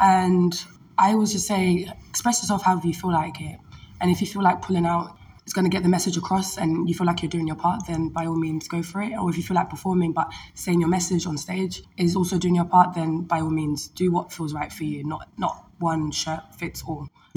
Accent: United Kingdom; Being British, we just do what we want.

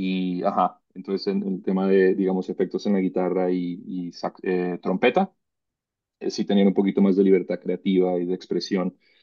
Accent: Cartagena, Bolívar, Colombia; yo viniendo de familia colombiana y siendo cartagenero. Mi madre barranquillera

